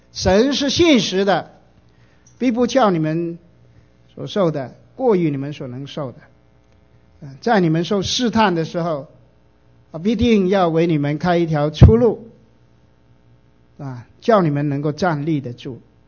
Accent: South China, China; 我们就在我们家乡啊，是南中国南边的海岸的起点呢，那个海滩啊

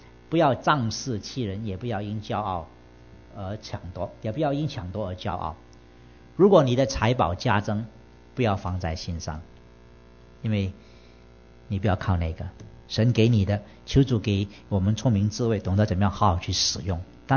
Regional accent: Kuala Lumpur, Federal Territory of Kuala Lumpur, Malaysia; 但是拿回来不够几个月，我就要从吉隆坡搬

